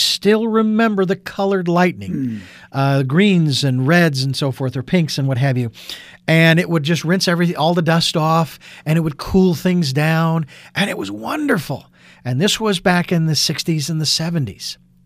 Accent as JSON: {"language": "English", "town": "Phoenix", "region": "Arizona", "country": "United States", "tie": "born or raised there", "said": "my hometown of Phoenix, Arizona, and when I grew up, we had what they would call the monsoon that would roll through."}